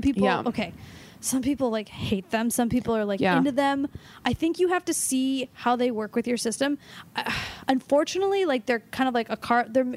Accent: Los Angeles, California, United States; Okay. So I went to Wisconsin and I'm from Los Angeles.

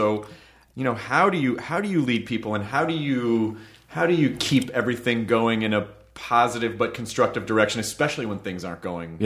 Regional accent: the South, United States; I grew up in the South, and I'm literally mean.

